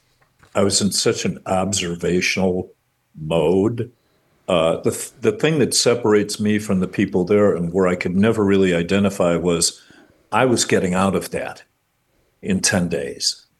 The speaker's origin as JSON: {"language": "English", "town": "Chicago", "region": "Illinois", "country": "United States", "said": "I use the example as a Chicagoan that friends of mine asked me, you know, what was it like?"}